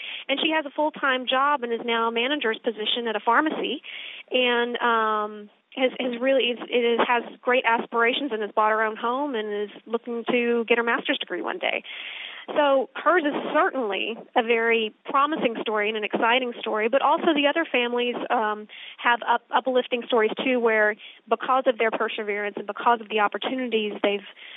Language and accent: English; Texas, United States; And as a Texan, you know, it's in my DNA. Responsibility is a key part of what it means to be a Texan and be an American